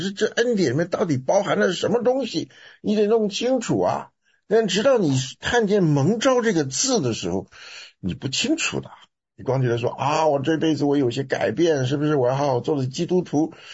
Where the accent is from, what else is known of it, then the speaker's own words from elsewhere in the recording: China; 其实到哪里我都喜欢说我是中国人，我是中国人